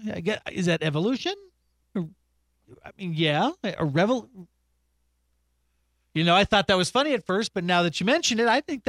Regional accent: Colorado, United States; I am from Colorado.

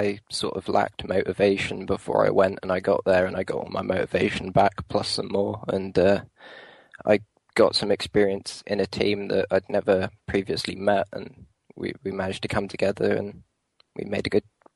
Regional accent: Paignton, South West England, United Kingdom; I'm from Paignton and I'm on the games development course.

